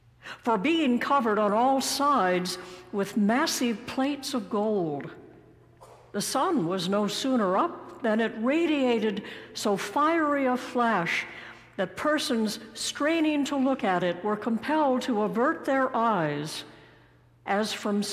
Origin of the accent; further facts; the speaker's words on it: California, United States; Even as a child growing up in California, I was fascinated with the maxim, e pluribus unum, out of many, one.